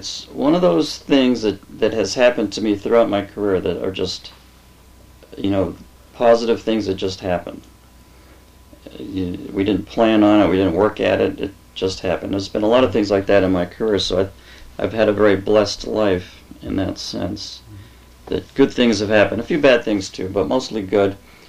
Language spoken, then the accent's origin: English; Panama; So both mom and dad were raised in Panama, and so was my wife and I.